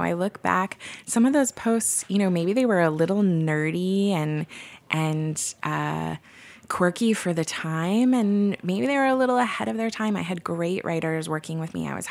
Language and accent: English; Portland, Oregon, United States; you need a beer writer, and I'm from Portland.